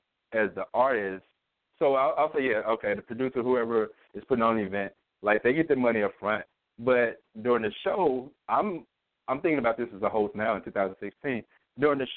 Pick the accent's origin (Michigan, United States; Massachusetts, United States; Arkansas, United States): Arkansas, United States; Pine Bluff; Yeah, and so I'm from Pine Bluff, Arkansas, too, so I'm from a small town